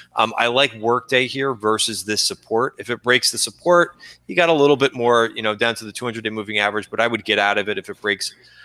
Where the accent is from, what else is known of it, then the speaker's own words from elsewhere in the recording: New Jersey, United States; By the way, I'm also from Jersey too